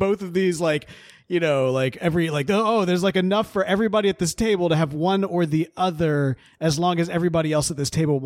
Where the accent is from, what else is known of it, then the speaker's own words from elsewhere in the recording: North Carolina, United States; also born or lived in Virginia; All of the old tobacco barns I grew up around down in North Carolina and the south side of Virginia